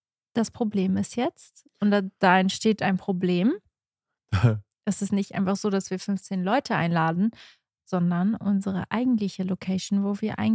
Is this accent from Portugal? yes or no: yes; Lagos, Algarve, Portugal; weil das ist mein Heimatsort, das ist mein Geburtsort und das ist ja auch der Grund, wieso wir es in Portugal machen.